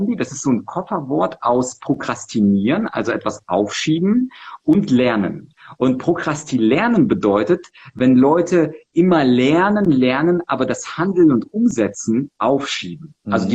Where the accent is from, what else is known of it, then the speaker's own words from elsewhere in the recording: Munich, Bavaria, Germany; ich bin ja aus München im Englischen Garten, ich wälze ein Buch